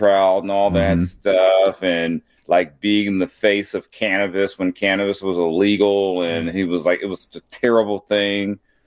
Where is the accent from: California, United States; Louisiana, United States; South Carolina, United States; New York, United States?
California, United States; Long Beach; Maybe I know I am from Long Beach. I'm probably a little biased.